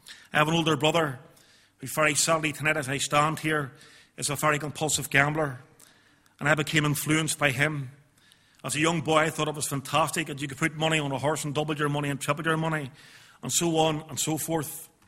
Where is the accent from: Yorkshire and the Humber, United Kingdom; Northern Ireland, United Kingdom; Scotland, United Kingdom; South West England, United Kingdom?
Northern Ireland, United Kingdom; Belfast; I was brought up in East Belfast. I've got three brothers and four sisters. I don't come from a Christian background whatsoever. My mother and father were not religious in any shape or form.